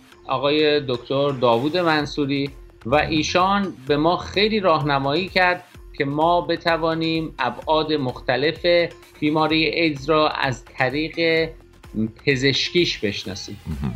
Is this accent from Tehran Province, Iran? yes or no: no; Kermanshah, Iran; ما اهل کرمانشاه هستیم.